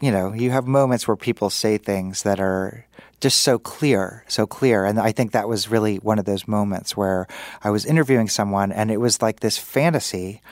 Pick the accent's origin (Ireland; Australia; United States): United States; Kansas City, Kansas; as you mentioned, Kansas, I'm from Kansas City, and I kind of saw this happening as I was growing up.